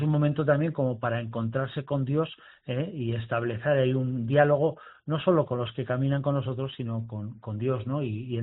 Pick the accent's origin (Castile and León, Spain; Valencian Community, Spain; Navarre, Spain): Navarre, Spain; a ver si los navarros vamos a ser como más flojitos que los de fuera, aunque todos somos navarros